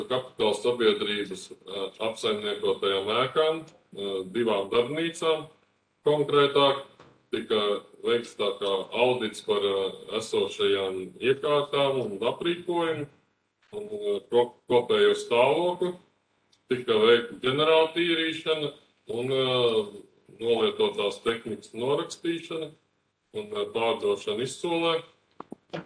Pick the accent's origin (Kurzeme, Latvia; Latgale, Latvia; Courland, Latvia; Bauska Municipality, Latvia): Bauska Municipality, Latvia; Bārdele; esmu dzimis un audzis tagadējā Bauskas jau novadā, Bārdelē konkrētāk